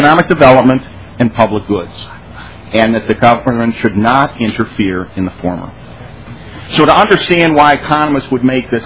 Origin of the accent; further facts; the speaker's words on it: Detroit, Michigan, United States; I want to give two in particular, one from my hometown, Detroit.